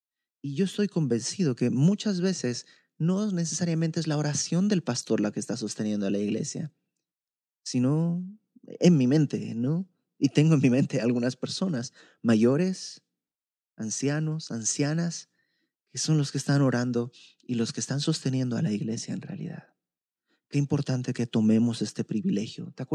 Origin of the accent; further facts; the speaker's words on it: Bolivia; now in Mexico; Yo no soy mexicano, yo soy de Bolivia, pero fue aquí en México